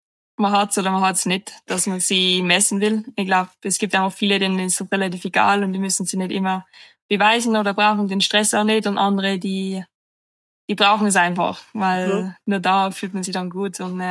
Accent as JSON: {"language": "German", "town": "Saalbach", "region": "Salzburg", "country": "Austria", "tie": "born or raised there", "said": "ich bin 23 Jahre alt, ich komme aus Salbach, Österreich. Ich bin am Schulwerkhaus aufgewachsen, das ist kleine Hütte am Berg oben"}